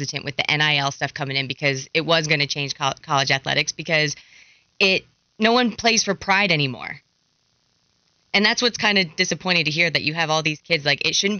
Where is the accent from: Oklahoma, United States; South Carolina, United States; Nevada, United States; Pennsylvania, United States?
Pennsylvania, United States; Like I grew up in Pennsylvania, where like our, like, the guys that I grew up with that play football, like, that was the dream, was to play for Penn State or Notre Dame. It was like a heavily Notre Dame Irish Catholic area, right?